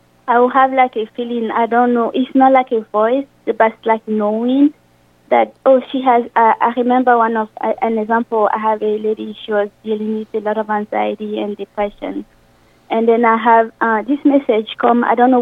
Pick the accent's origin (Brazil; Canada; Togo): Togo; moved away as an adult; also born or lived in France; now in United States; first I was born in Africa, in a small country of Africa called Togo. And then, when I have my high school degree, I moved to France to study. And then, later I moved here to the United States.